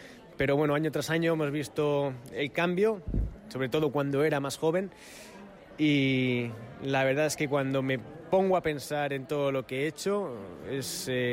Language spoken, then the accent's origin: Spanish; Madrid, Community of Madrid, Spain; como madrileño siempre he sentido el apoyo de mi gente, sobre todo de la gente de mi ciudad